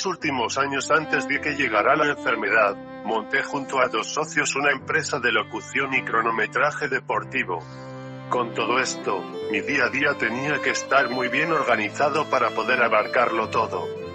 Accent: Castile and León, Spain; estando de vacaciones en mi pueblo de Salamanca

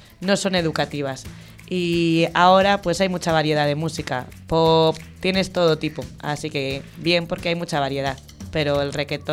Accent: Madrid, Community of Madrid, Spain; born there; Nací en Madrid, en La Paz.

